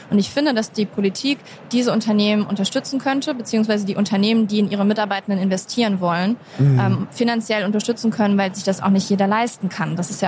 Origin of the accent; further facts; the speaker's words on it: North Rhine-Westphalia, Germany; Same, ich komme auch aus NRW.